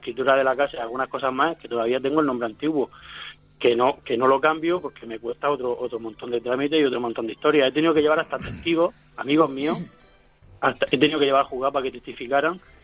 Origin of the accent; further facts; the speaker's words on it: Barcelona, Catalonia, Spain; born there; yo nací en Barcelona. Uh-huh. Yo nací en Barcelona y entonces, pues, mi padre es catalán y mi madre es murciana.